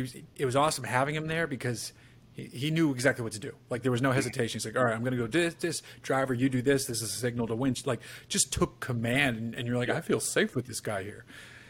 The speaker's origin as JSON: {"language": "English", "region": "California", "country": "United States", "said": "where are you from? And I said, California."}